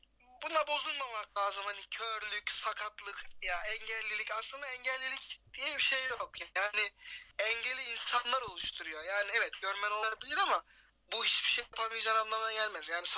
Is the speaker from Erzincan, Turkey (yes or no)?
no; Konya, Turkey; now in Samsun, Turkey; Konya'da doğduk. Evet. Orada büyüdük, Samsun'a geldik filan işte.